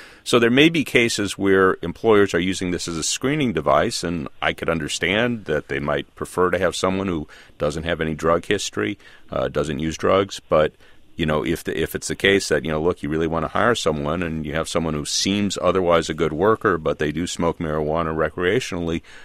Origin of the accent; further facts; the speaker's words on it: Chicago, Illinois, United States; I remember I was growing up in Chicago.